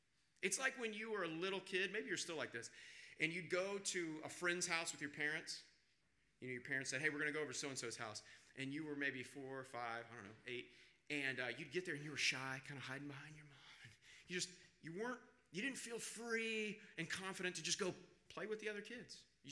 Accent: Kansas, United States; So growing up in Kansas, this is how I think of it. About twice a year, my family and I, we would head out to Colorado.

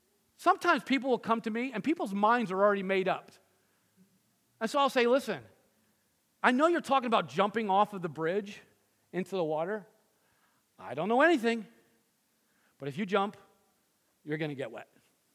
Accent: New Jersey, United States; Now, I'm from North Jersey.

